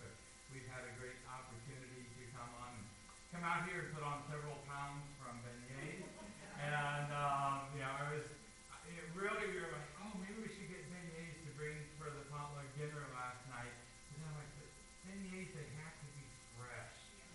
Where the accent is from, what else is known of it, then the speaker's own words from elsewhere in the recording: Holiday, Florida, United States; We are from Holiday, Florida. It's in the Tampa Bay area. My house is 950 feet from the Gulf of Mexico.